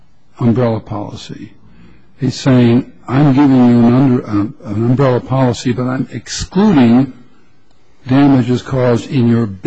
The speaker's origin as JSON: {"language": "English", "region": "California", "country": "United States", "said": "I'm a Californian, we use plain meaning"}